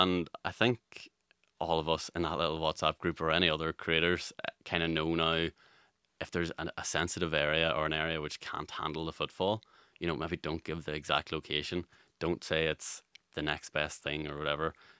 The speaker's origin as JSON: {"language": "English", "region": "Northern Ireland", "country": "United Kingdom", "lives_now": "Ireland", "said": "I'm from Tyrone, so I'm going to have a bit of a bias, but I actually live in Donegal"}